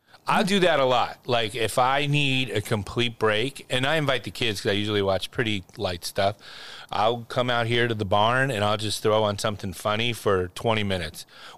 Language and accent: English; Philadelphia, Pennsylvania, United States; Because I'm from Philly.